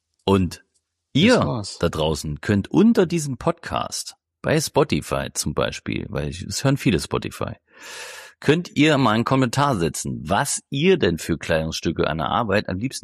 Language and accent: German; Thuringia, Germany; Nur da, wo ich herkomme, aus dem Eichsfeld, ist so ein ganz kleiner Kreis. Hochkatholisch.